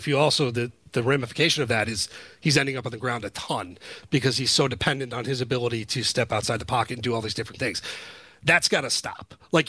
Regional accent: New Jersey, United States; I'm originally from Jersey. I'm a Jets fan

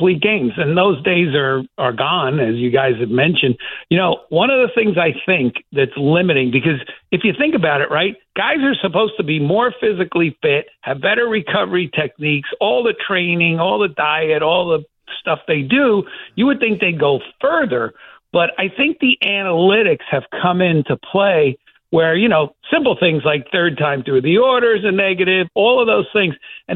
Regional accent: Staten Island, New York, United States; so I've always been a Red Sox fan, even growing up on Staten Island, which wasn't easy.

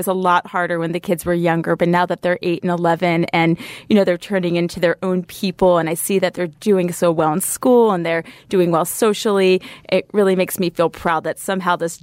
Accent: Savannah, Georgia, United States; So I grew up in Savannah, Georgia, and my father is an internist.

